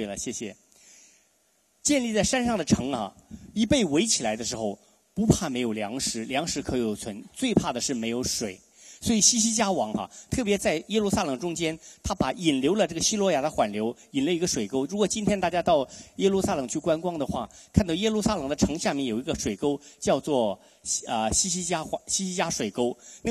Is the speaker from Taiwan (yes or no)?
yes; Taiwan; 我是台湾来的哈，拽北京话